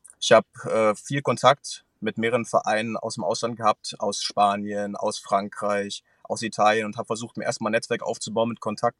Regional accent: Iserlohn, North Rhine-Westphalia, Germany; Ich komme ursprünglich aus Iserlohn

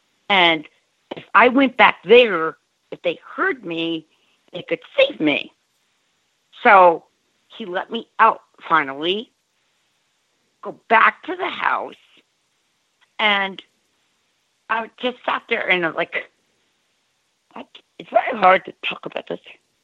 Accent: Cold Spring Harbor, New York, United States; This is like, I grew up in Long Island, Cold Spring Harbor, like way down the road and then way into the woods.

